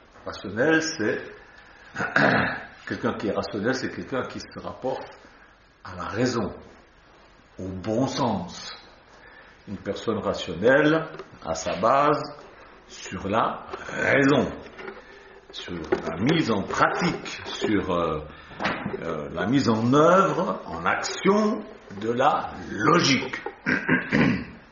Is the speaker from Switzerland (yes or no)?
yes; Switzerland; Chez nous, en Suisse, on a beaucoup de dénominations chrétiennes.